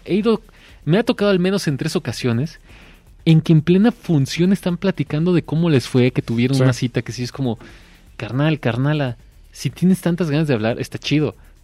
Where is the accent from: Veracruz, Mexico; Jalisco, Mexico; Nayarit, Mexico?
Jalisco, Mexico; Zapopan; Yo bueno, crecí y nací en Arcos de Zapopan.